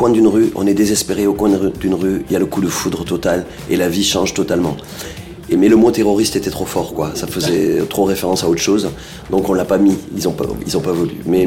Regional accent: Perpignan, Occitanie, France; J'étais chez moi à Perpignan, donc dans le sud de la France.

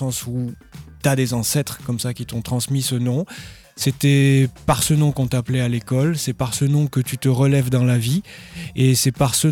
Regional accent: Bastia, Corsica, France; je revienne vivre en Corse, chez moi à Bastia, et puis ensuite carrément au village de Saint-André

